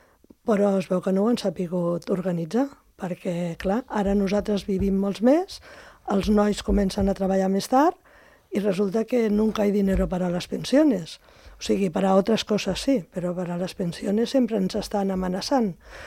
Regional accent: Barcelona, Catalonia, Spain; jo sóc de Barcelona i sembla una tonteria, però no ho és. O sigui, al ser una ciutat gran, aquestes coses no, jo no les he viscudes.

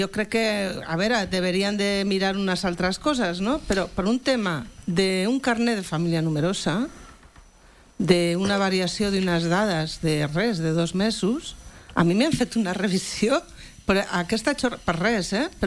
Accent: Valladolid, Castile and León, Spain; Jo sóc de Valladolid.

